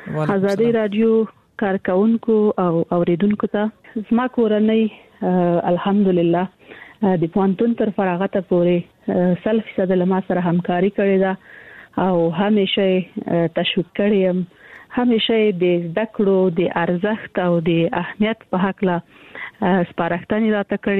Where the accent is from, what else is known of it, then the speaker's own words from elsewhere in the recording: Kandahar, Afghanistan; زه د کندهار یم د کندهار د ونیا لا لسی کې